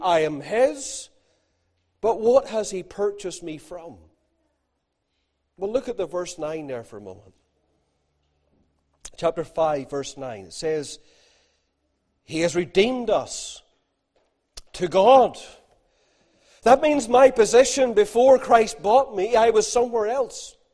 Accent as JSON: {"language": "English", "town": "Ballymena", "region": "Northern Ireland", "country": "United Kingdom", "said": "I'm from Ballymena."}